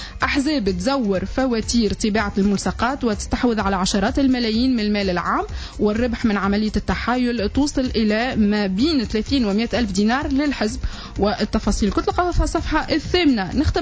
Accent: Tunisia; هذا حال بلادي تونس اليوم

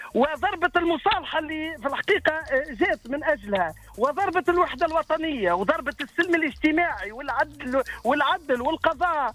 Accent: Tunisia; نحن كشعب تونسي نحبطوا ونوليو نخافوا

